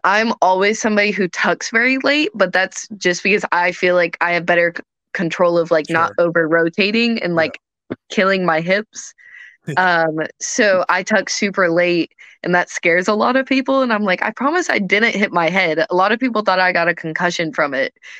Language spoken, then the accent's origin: English; United States; Look, I'm American.